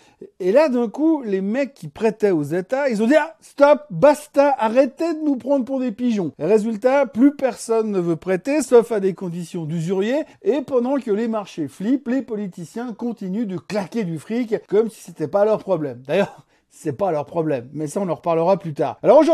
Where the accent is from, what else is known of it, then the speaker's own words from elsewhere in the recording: Switzerland; Bah, chez nous en Suisse, c'est un petit peu différent.